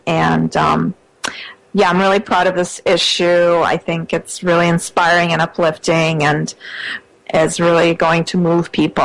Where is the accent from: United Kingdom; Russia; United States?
Russia; I was born in Russia. I grew up still in the under the communist, the communist regime was still intact. Wow. And I lived through that system falling apart.